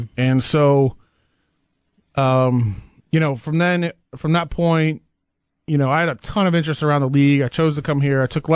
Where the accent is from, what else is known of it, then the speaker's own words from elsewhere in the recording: Nebraska, United States; growing up in Nebraska, we always got the Chiefs games first at noon